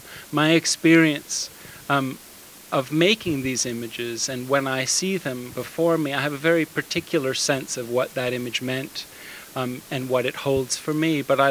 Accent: New York, United States; I'm American, born and raised in the States, in New York, and have no familial ties to this region at all.

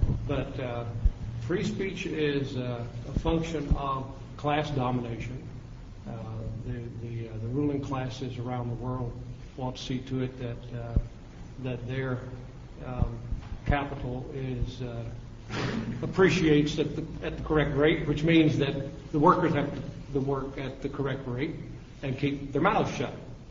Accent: Arkansas, United States; also born or lived in Memphis, Tennessee; I come from Arkansas. I was born in Memphis, Tennessee, pretty close to where the Klan was supposedly organized.

